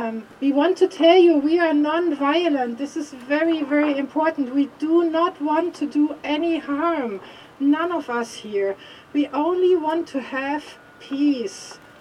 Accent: Germany; English is a second language; from Germany. I'm a Catholic worker too.

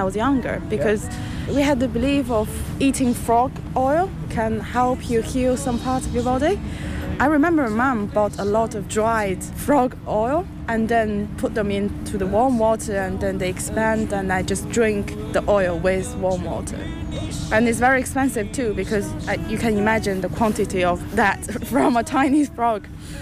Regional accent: Northeast China, China; Yes, original version is with sour pork, and actually from my hometown province, northeast of China.

